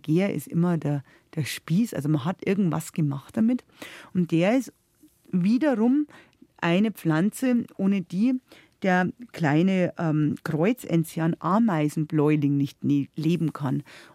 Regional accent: Bavaria, Germany; eine ganz seltene Enziansart bei uns in Bayern

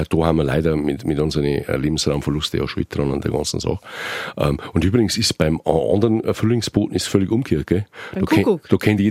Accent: Bodenmais, Bavaria, Germany; denn ich komme ja aus Bodenmais, das wisst ihr

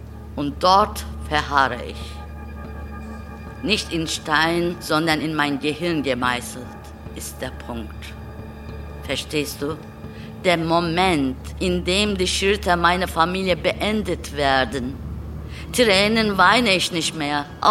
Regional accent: Trabzon, Trabzon Province, Turkey; Nein, wir sind aus Trabzon.

